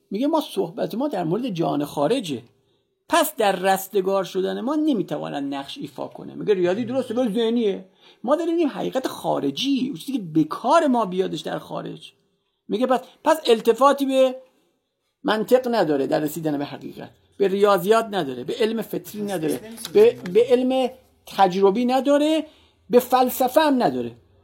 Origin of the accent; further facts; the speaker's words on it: Iran; من ایرانی هستم، فارسی هم.